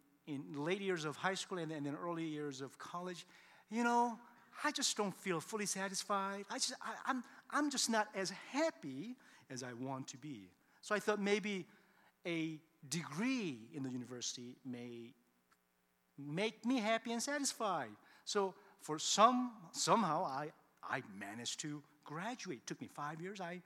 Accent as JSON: {"language": "English", "town": "Ann Arbor", "region": "Michigan", "country": "United States", "tie": "born or raised there", "said": "You know, I grew up in Ann Arbor, Michigan. As an immigrant family, I was the second son."}